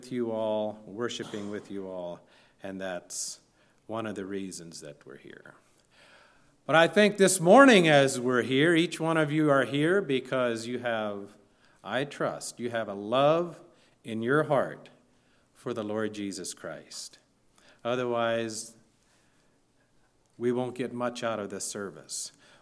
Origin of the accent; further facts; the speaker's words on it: Ohio, United States; Yes, we are from Ohio, my wife and I, and we've never been this part of Texas before